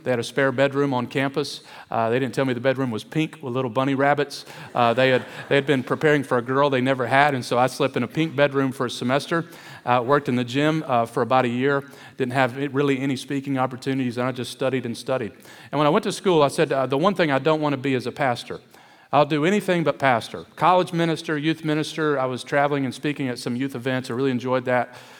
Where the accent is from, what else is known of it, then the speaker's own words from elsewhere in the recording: Kentucky, United States; also born or lived in Detroit; I was born in Detroit, Michigan. That explains a lot of my thuggishness. And from there, my family moved to Kentucky, where I was raised.